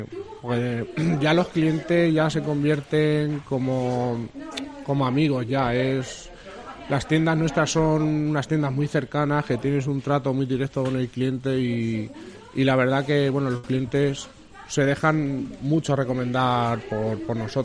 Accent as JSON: {"language": "Spanish", "town": "Minaya", "region": "Castilla-La Mancha", "country": "Spain", "said": "Nosotros somos de Minaya, la fábrica la tenemos en Minaya."}